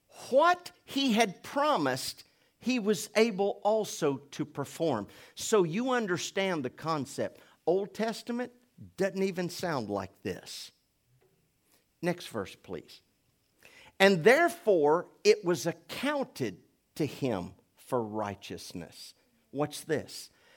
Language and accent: English; Oklahoma, United States; Because I was raised in the Oklahoma educational system where we still pay our landscapers more than our educators.